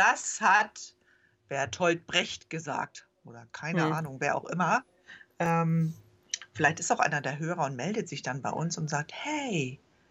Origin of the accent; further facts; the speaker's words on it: Schleswig-Holstein, Germany; und ich bin ja auf dem Dorf da groß geworden, im Lübecker Umkreis.